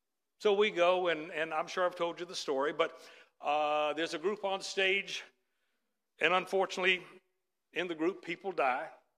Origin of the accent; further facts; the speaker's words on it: Atlanta, Georgia, United States; moved away; And I'm from Atlanta. And I remember moving up here in 98.